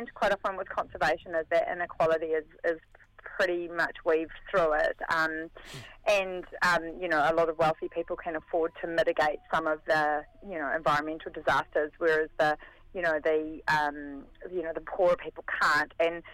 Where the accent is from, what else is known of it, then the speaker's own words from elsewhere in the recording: New Zealand; I don't know whether it's because I'm a Kiwi, but I feel like I'm too far from the ocean for my liking.